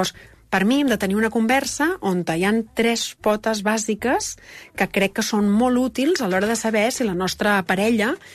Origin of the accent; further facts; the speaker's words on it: Catalonia, Spain; I jo sóc més del Maresme, que és la meva terra, i m'agrada viure al costat de la meva família